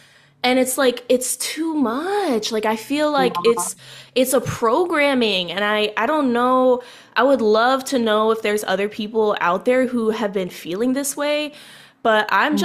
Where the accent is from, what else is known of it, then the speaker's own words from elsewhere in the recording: Kansas City, Missouri, United States; I'm from Kansas City, and our football team is called the Chiefs.